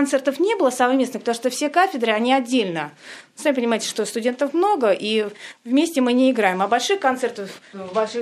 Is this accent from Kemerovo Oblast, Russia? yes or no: no; Moscow, Russia; Да, я москвичка.